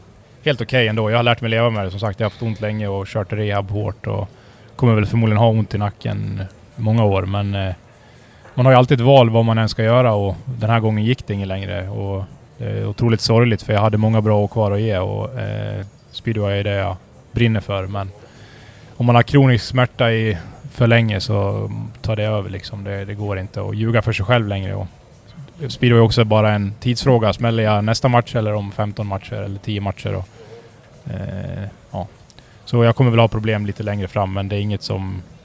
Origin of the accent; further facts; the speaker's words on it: Avesta, Dalarna County, Sweden; 32 år, född och uppväxt i Avesta. Bor där tillsammans med min sambo Lovis